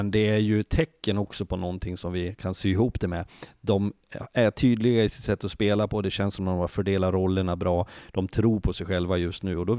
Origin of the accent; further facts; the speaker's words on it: Leksand, Dalarna County, Sweden; varför håller jag på Löven när jag kommer från Leksand?